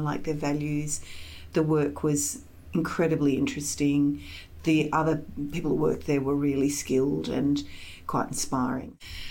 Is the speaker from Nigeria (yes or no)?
no; Sydney, New South Wales, Australia; I grew up in Sydney. I grew up in Manly.